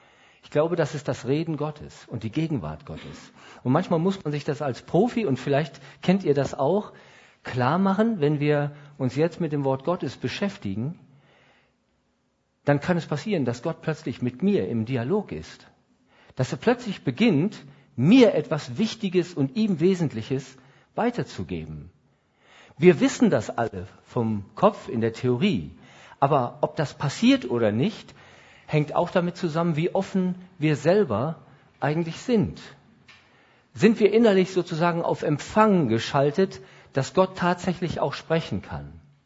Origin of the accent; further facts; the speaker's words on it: Lower Saxony, Germany; Oder wie man in Norddeutschland sagt, wo ich herkomme, moin. Ich komme aus dem Emsland gebürtig, das liegt unterhalb von Ostfriesland. Deswegen sagt man bei uns nur Moin, aber in Ostfriesland sagt man dann doppelt Moin.